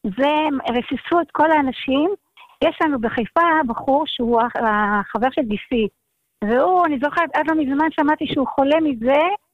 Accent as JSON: {"language": "Hebrew", "country": "Tunisia", "moved": "yes", "lives_now": "Israel", "said": "אנחנו באנו מתוניס עם מחלות? אני לא יודעת, בתקופה שלי, 54, אין לי מושג. אבל מה, עוד משהו, שעברנו למעברה, היינו במעברה ליד... פרדס חנה נראה לי בעליית קיבוץ"}